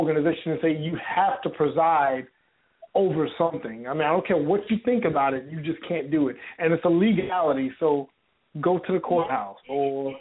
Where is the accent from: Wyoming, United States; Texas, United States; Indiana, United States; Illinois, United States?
Texas, United States; born there; I was born in Texas, but when I moved to Atlanta, you know, I wasn't as exposed.